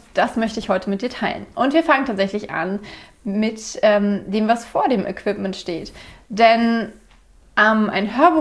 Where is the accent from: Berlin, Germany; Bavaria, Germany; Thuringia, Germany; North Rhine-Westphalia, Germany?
Berlin, Germany; Ich war mir als Berlinerin komplett bewusst, dass ich Enten verschlucke, dass ich Worte auf eine bestimmte Art und Weise betone.